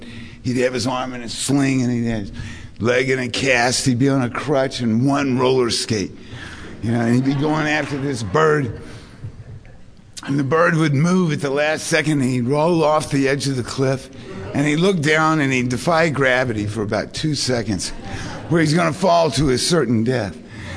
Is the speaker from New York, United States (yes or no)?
no; Beaumont, Texas, United States; I'm from Beaumont, Texas, originally. Beaumont is 90 miles east of Houston. It's about 5 miles west of Louisiana state line.